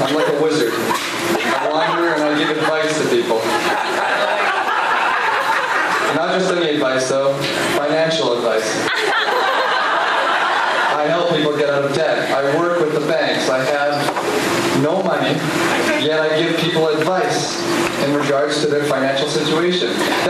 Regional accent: Surrey, British Columbia, Canada; In Surrey, it's a kingly drink. But not out here with all you non-Surrey folk. I'm from Surrey, and one day I will rule Surrey.

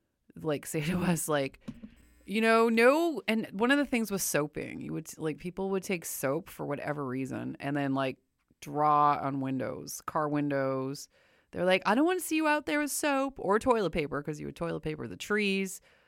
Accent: Windsor, Ontario, Canada; growing up in Windsor, Ontario, across the river from Detroit, I just assumed everybody had Devil's Night because we did.

